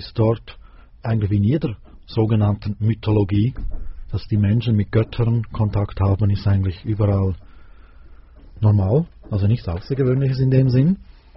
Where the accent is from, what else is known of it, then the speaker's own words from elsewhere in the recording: Switzerland; vielleicht bei uns in der Schweiz, aber ich denke, das ist in jedem Land so